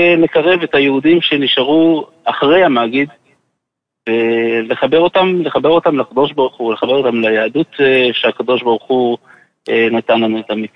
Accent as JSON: {"language": "Hebrew", "town": "Jerusalem", "region": "Jerusalem District", "country": "Israel", "said": "אני מירושלים"}